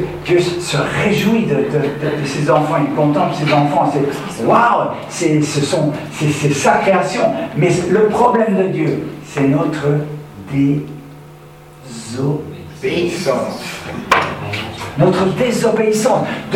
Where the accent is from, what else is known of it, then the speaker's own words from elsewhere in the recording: Switzerland; Parce qu'en France, vous avez quand même un peu plus de raison d'avoir peur que chez nous en Suisse.